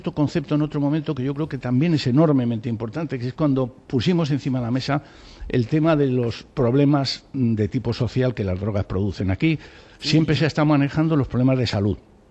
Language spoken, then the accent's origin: Spanish; Spain; a mí, como ciudadano español, me llena de orgullo